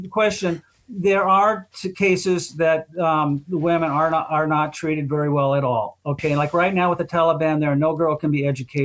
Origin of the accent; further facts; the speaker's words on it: United States; And so me being an American, I'd have to go to a U.S. base to, you know, get my shots and get my medicine.